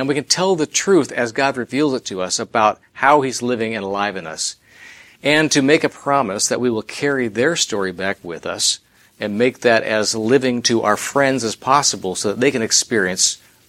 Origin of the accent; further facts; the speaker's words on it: United States; because of where I am and who I am as an American, but more as a kingdom citizen.